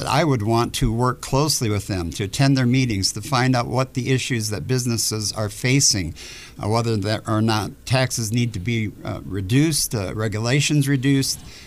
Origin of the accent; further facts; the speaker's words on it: Austin, Texas, United States; I was born and raised in Austin, grew up in Austin, and have found Austin to be my home through the years. Even when we didn't live here, my parents lived here.